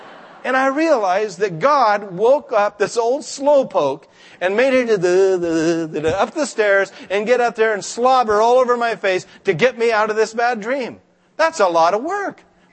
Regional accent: Scotland, United Kingdom; And I'm a Scotsman, so I like to pinch the penny.

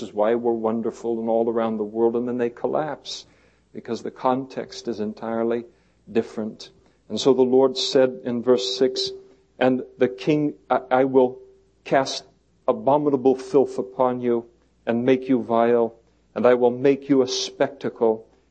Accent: Scotland, United Kingdom; I am Scottish, by the way.

